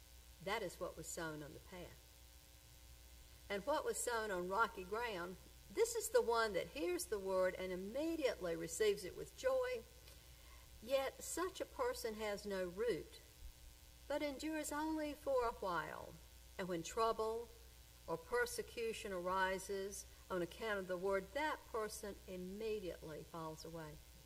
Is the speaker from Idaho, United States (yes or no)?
no; Zebulon, North Carolina, United States; As many of you know, I grew up in East Wake County, Zebulon to be specific, on a tobacco farm.